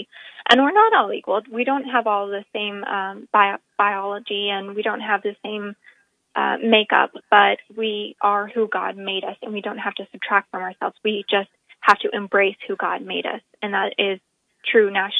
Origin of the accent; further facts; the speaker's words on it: Texas, United States; So I look at it as I'm a Texan, I'm a Southerner, I'm an American, I'm somebody of Irish descent